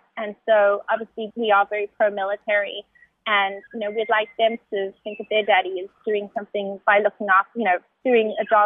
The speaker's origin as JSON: {"language": "English", "country": "South Africa", "moved": "yes", "lives_now": "United States", "said": "as a South African citizen and a green card holder, I decided to enlist in the U.S. Army."}